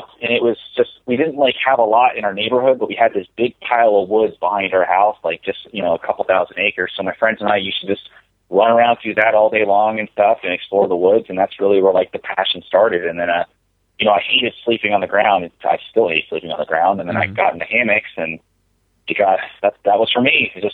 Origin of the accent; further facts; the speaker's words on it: Florida, United States; Yeah, well, I was from Florida, and I didn't think that like would be as bad as it was.